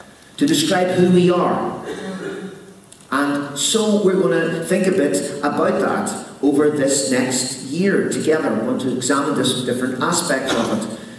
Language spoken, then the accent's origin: English; Belfast, Northern Ireland, United Kingdom; I grew up in Belfast, in North Belfast. Among my family, my mum came from North Belfast. My dad was a slight aberration, he came from East Belfast, but we lived in North Belfast.